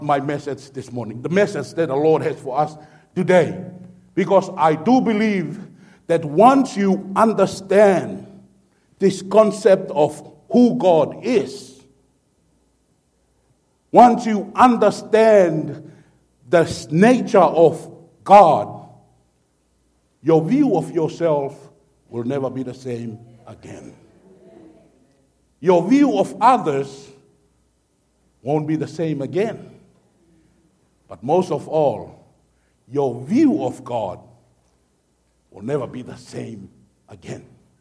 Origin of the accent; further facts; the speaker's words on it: Tonga; English is a second language; now in Arizona, United States; I'm from Tonga, and sometimes I pronounce things, and I will try it three times, but it's still wrong.